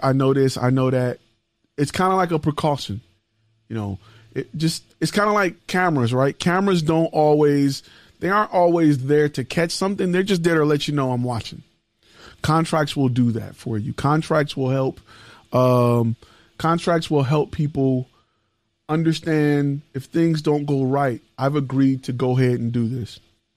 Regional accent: Detroit, Michigan, United States; I'm from Detroit. And I come from a place where we handle these problems differently.

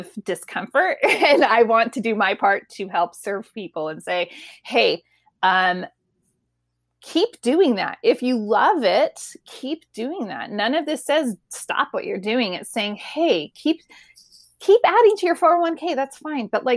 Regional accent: California, United States; But I come from California originally

